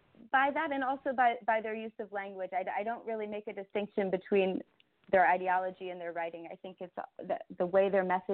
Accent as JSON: {"language": "English", "town": "Toledo", "region": "Ohio", "country": "United States", "said": "I hail from Ohio."}